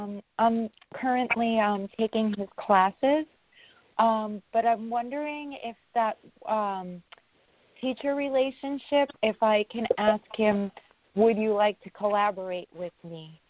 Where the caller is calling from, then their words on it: New York, United States; It's called Rockland. It's a little bit above Manhattan.